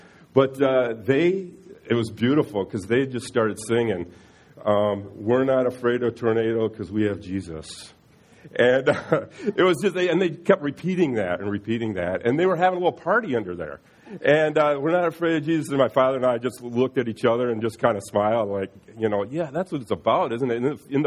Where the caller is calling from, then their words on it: Granville, Michigan, United States; I come to you today from Granville, windy Granville, Michigan, and a tornado went over our heads yesterday.